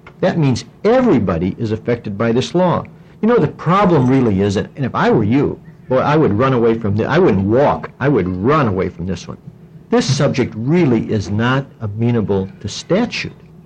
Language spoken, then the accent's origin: English; Portland, United States; I'm from Portland.